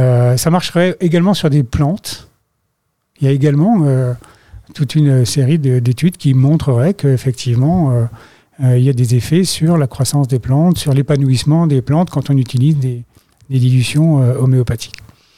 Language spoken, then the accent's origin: French; Grand Est, France; Et je vais voir une pharmacie dans les Ardennes, vu que je suis de l'Est.